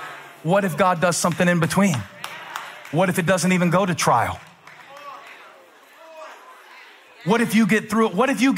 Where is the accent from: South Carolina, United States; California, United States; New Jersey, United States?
South Carolina, United States; Moncks Corner; because while I was growing up in Monk's Corner, 615 miles away in Miami.